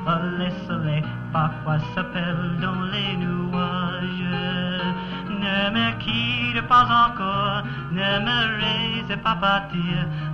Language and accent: English; Chicago, Illinois, United States; born there; I was born in Chicago, so my French ain't too good, really.